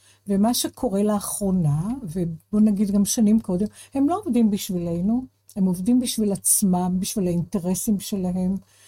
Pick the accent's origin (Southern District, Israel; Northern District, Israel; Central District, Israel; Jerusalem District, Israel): Jerusalem District, Israel; Jerusalem; born there; now in Tel Aviv, Israel; נולדתי בירושלים, אני גר בתל אביב כבר הרבה שנים.